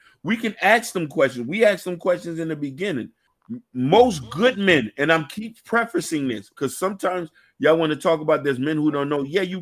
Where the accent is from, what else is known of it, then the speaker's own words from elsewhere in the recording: Miami, Florida, United States; Now, for me, I grew up in Miami, so we wanted the girls with the long weave, fat asses, and you know what I mean?